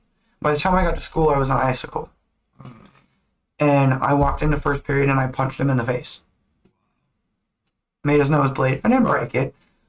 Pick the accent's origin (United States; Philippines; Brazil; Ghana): Philippines; And then there was one that used to make fun of me for being Filipino because he didn't even know what the Philippines was.